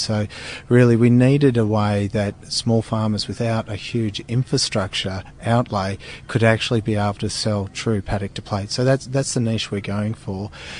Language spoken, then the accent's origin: English; Victoria, Australia; and I'm from Southern Victoria.